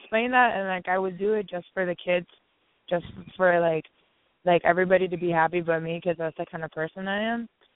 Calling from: Omaha, Nebraska, United States; I'm calling from Omaha, Nebraska.

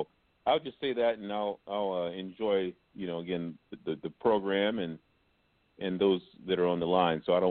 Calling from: Indianapolis, Indiana, United States; I'm calling from Indianapolis

